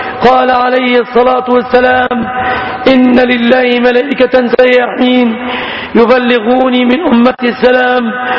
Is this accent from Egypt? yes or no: yes; Egypt; اللهم اجعل بلادنا مصر آمنة مطمئنة